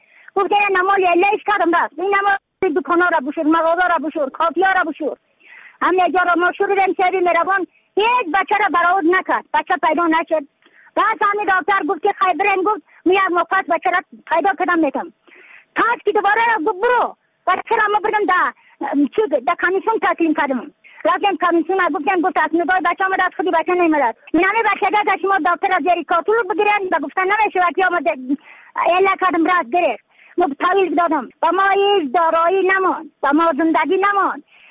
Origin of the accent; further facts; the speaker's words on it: Badakhshan, Afghanistan; از بدخشان هستم، مرکز بدخشان ولسوالی اتل پایان.